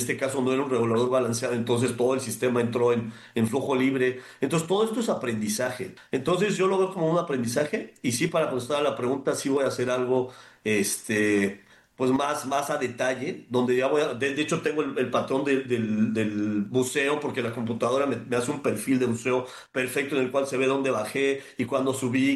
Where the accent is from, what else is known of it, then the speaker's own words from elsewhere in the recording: Mexico; nos tenemos que sentir muy afortunados como mexicanos de todos los sitios que tenemos aquí en México.